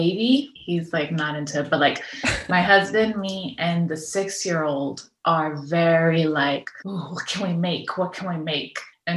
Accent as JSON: {"language": "English", "town": "Los Angeles", "region": "California", "country": "United States", "said": "I am from Echo Park. I'm a mother of two. I was raised by a single mother who had been born in Mexico but immigrated to the United States when she was 6 years old."}